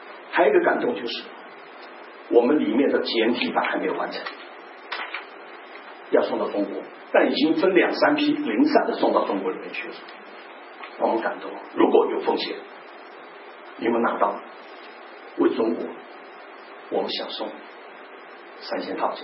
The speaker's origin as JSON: {"language": "Chinese", "region": "Kaohsiung", "country": "Taiwan", "tie": "born or raised there", "also_born_or_lived": "Vancouver, Canada", "said": "我的家乡有两个，一个是高雄，一个是温哥华，目前我大部分的基地在高雄，少部分时间回到温哥华来。"}